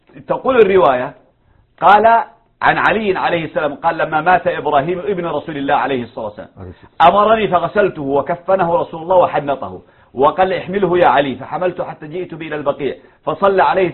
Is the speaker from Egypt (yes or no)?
no; Yemen